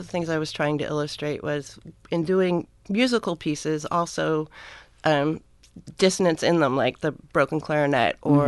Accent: Davis, California, United States; now in Oregon, United States; I grew up in California, in Davis. College town, close to Sacramento.

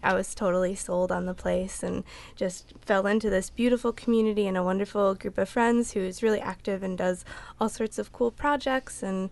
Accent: Hillsboro, Oregon, United States; I grew up in Hillsboro, just outside of Portland, and my family's still there.

